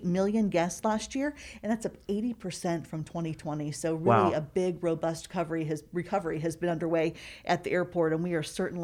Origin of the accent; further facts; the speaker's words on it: Florida, United States; I'm from Florida. My dad still lives there. I've got a lot of family there still.